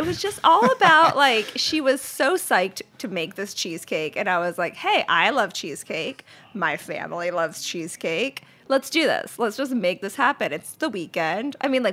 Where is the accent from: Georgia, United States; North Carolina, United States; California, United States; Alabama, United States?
North Carolina, United States; Charlotte; And I grew up in North Carolina, and being a person of color in Charlotte, even at that time, was